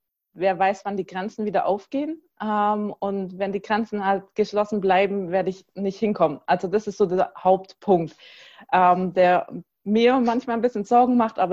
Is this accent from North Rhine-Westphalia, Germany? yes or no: no; Langenau, Baden-Württemberg, Germany; now in Wiesbaden, Germany; aufgewachsen in Langenau. Seit 2011 bin ich jetzt auch offiziell in der Gemeinde, aber eigentlich kenne ich sie ja schon mein Leben lang. Bin jetzt nach Wiesbaden gezogen